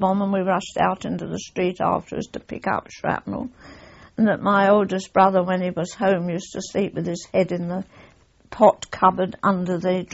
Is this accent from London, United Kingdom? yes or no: yes; Lewisham, London, United Kingdom; born there; I was born in Lewisham. Lewisham Road, near the brewery.